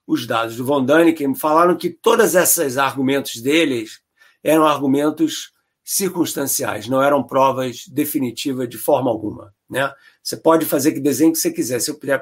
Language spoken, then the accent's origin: Portuguese; Rio de Janeiro, Brazil; você sabe que eu cresci no Rio de Janeiro, né?